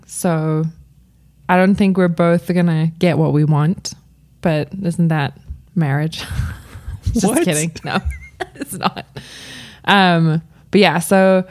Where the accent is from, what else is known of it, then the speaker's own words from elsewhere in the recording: South Africa; now in United States; So Sam and I grew up in South Africa, both of us, not together, but we each grew up there and then met here in the States